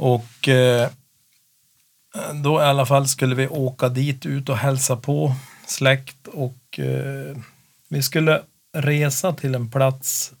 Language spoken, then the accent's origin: Swedish; Sweden; Ja, så är svärfar, vi är från Sverige.